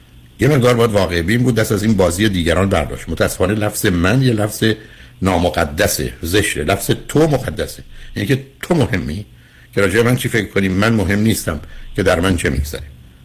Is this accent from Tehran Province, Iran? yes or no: no; Shiraz, Fars, Iran; من خب میدونی شیرازی هستم و تو شیراز بزرگ شدم، حداقل تا کلاس 10.